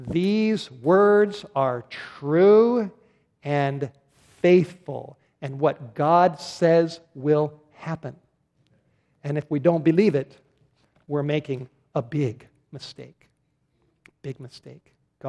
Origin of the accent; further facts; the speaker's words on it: North Hollywood, California, United States; also born or lived in Studio City; I went to parties when I was a 19-year-old growing up in North Hollywood and Studio City.